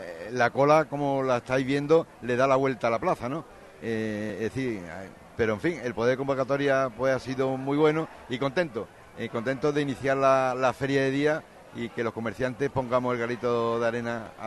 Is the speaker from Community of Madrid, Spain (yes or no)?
no; Torremolinos, Andalusia, Spain; Yo soy nativo de Torremolinos, como bien sabe, nací en la calle San Miguel